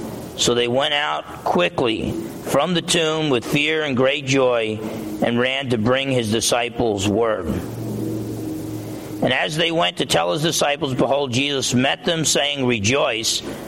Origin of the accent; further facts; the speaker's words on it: New Jersey, United States; And believe me, I grew up in New Jersey.